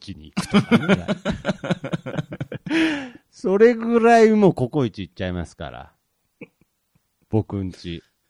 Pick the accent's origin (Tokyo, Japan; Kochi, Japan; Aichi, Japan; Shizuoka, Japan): Aichi, Japan; Nagoya; 僕生粋の名古屋人なんで、